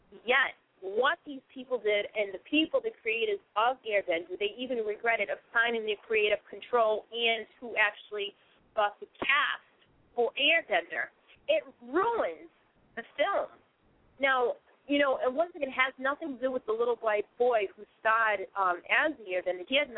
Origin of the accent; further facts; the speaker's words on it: United States; And to work with him, you know, as an American